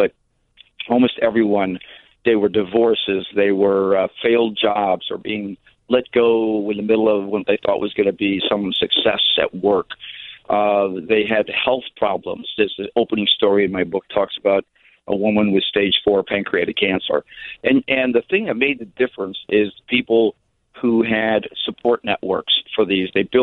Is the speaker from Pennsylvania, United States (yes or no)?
no; Chicago, Illinois, United States; now in New Jersey, United States; I live in New Jersey since I took work out here, but I grew up in Chicago and coming in later in the week, and I have some extended family.